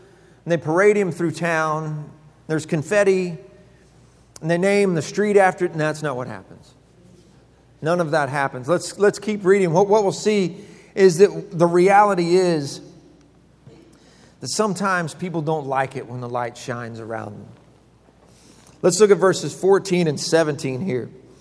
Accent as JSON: {"language": "English", "town": "Perry", "region": "Oklahoma", "country": "United States", "tie": "born or raised there", "said": "I grew up in Perry, Oklahoma. I could ride my bike anywhere"}